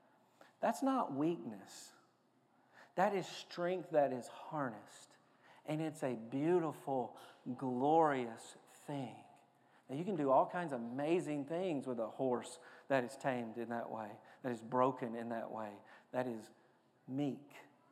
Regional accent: Lewisburg, Tennessee, United States; I grew up in Lewisburg, Tennessee. I was about 30 minutes from the walking horse capital of the world.

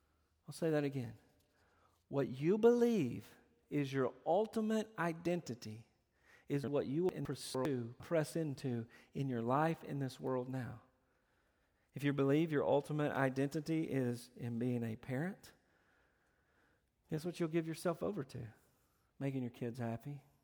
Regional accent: Tennessee, United States; My family, we're from Tennessee. We like the Tennessee Vols.

